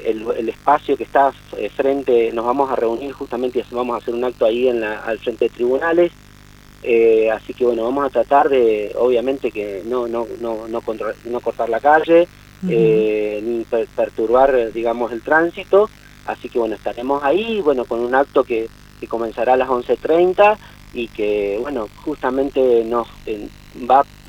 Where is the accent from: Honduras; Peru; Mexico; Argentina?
Argentina; nosotros como argentinos